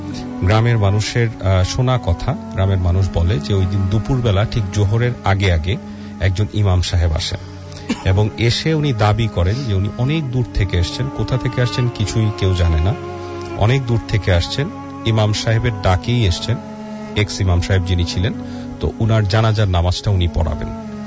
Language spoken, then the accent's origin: Bangla; Daulatpur, Chittagong Division, Bangladesh; গ্রামের বাড়ি, আমার নানা বাড়ি কুমিল্লা দৌলতপুর থানা, তার পাশেই হচ্ছে চাপাপুর গ্রাম। আমাদের গ্রামটা হচ্ছে দৌলতপুর গ্রাম।